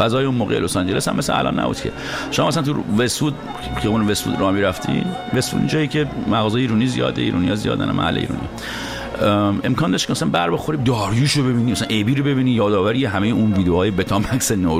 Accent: Iran; moved away as an adult; now in Los Angeles, United States; من تازه از ایران اومدم خارج.

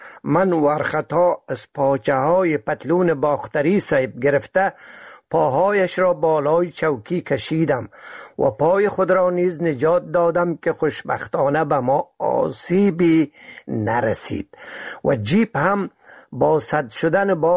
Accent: Maymana, Faryab, Afghanistan; born there; منم تصمیم گرفتم تا به زادگاهم در شهر میمنه برگردم.

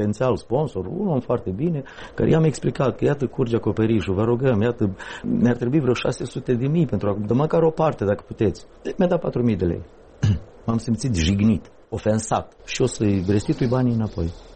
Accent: Romania; că noi suntem români, că noi suntem o națiune

